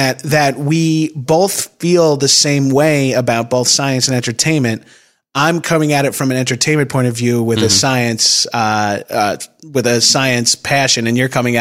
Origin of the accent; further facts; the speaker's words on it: New York, United States; I'm from New York, obviously